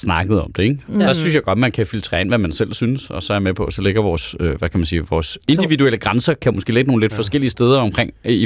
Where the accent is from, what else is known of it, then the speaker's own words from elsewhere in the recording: Central Denmark Region, Denmark; jeg voksede op på Vestjylland, det var det eneste, der var min verden